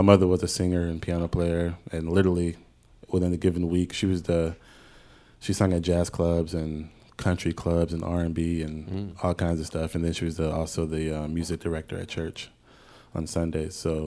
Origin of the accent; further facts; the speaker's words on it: Houston, Texas, United States; now in New York, United States; He's from Philly, I'm from Houston, and we both came up to college